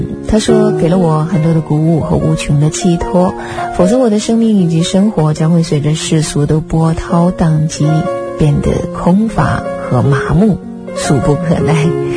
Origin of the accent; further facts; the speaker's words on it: northern China, China; 小时候是生活在北方，是属于一个四季分明的地方，